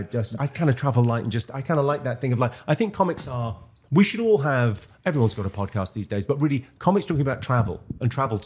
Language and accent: English; Ireland; now in London, United Kingdom; I'm Irish, so we came over in the 1970s.